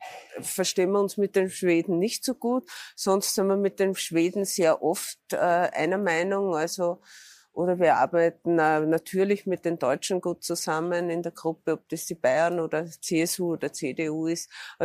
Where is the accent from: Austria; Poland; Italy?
Austria; dass wir uns da auch als Österreicher einbringen.